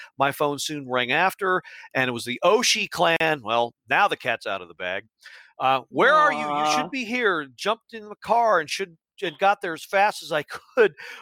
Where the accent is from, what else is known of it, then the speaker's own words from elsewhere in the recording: Maryland, United States; I'm from Maryland, but I was at a Dave & Buster's in Syracuse, New York.